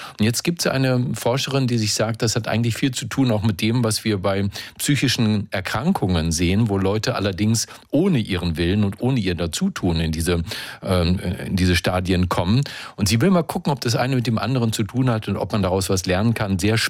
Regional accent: Berlin, Germany; ich komme aus Berlin, ja, hier ist immer viel

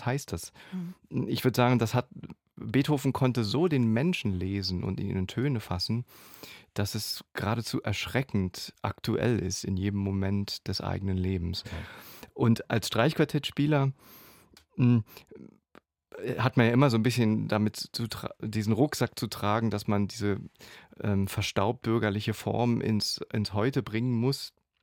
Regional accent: East Germany, Germany; Ich bin in der DDR groß geworden

